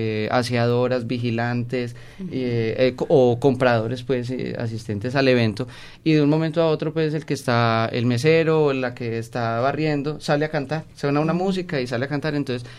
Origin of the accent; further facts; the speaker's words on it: Colombia; la idea del grupo como cantantes y como colombianos es poderle hacer un homenaje también a la música de nuestra tierra.